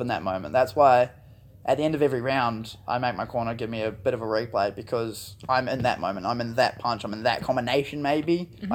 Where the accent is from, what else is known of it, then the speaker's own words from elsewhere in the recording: New Zealand; accent: Australian; also born or lived in United Kingdom; now in Australia; British born, Kiwi upbringing, Aussie accent.